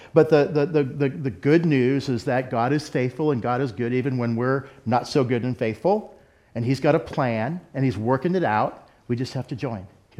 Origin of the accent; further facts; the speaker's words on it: Texas, United States; Like, I'm from Texas. Texas is the fastest growing Islamic state in the United States right now.